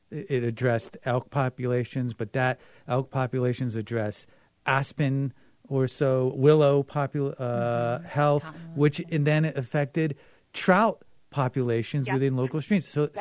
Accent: Florida, United States; Manatees, Florida manatees. I'm from Florida.

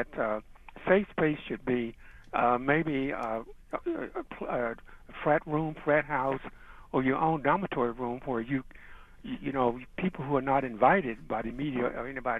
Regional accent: Missouri, United States; I grew up in the Boot Hill. I went to Lincoln University and during the 50s, and I know about racism at UM because so many students came over to Lincoln for social activities.

